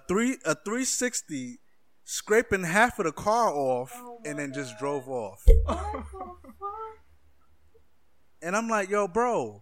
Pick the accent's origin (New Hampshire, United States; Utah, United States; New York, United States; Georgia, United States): New York, United States; Like, I thought New York drivers was crazy. Like, I thought we was cra